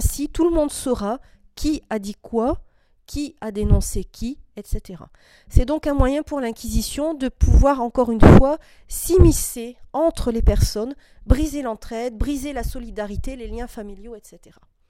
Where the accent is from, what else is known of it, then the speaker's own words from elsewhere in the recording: Occitanie, France; Donc la foi cathare, en tout cas chez nous, en France et en particulier en Occitanie, disparaîtra progressivement